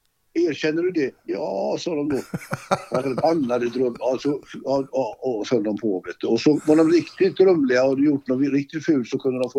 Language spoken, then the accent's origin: Swedish; Gothenburg, Västra Götaland County, Sweden; born there; Jag var ju född i Olskroken, så det passade ju.